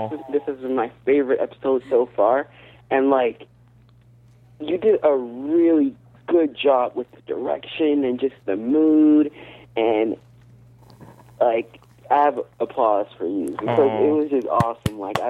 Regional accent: Florida, United States; I'm from Florida.

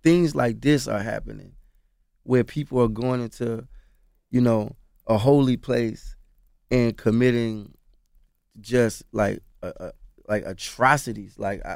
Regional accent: Baltimore, Maryland, United States; I'm from Baltimore, he from Charleston. Like, we from places where we've seen extreme turmoil.

